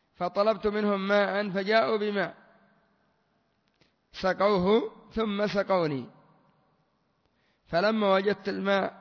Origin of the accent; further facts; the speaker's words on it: Yemen; هنا عندنا في اليمن